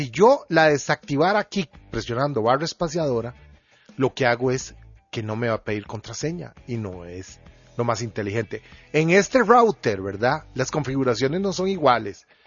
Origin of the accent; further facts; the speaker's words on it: Costa Rica; Recuerden que yo soy de Costa Rica.